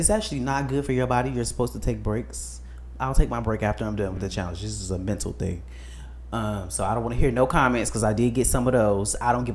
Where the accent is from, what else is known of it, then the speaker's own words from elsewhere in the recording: Chicago, Illinois, United States; I'm from Chicago.